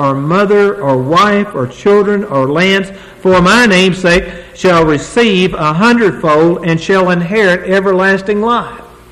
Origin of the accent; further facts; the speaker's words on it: Summit, Kentucky, United States; Now, I was raised in Summit, Kentucky. And I was telling this fine brother a while ago, we do wear shoes in Kentucky.